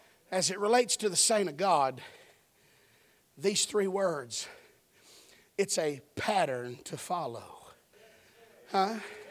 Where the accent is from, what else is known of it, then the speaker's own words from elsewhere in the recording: Chattanooga, Tennessee, United States; I was raised up in Chattanooga, Tennessee. My mother was a barkeep at Poteek's Package Store.